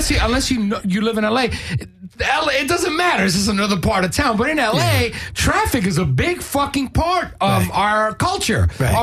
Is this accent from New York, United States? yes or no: yes; New York, United States; How do you know I come from New York, bro?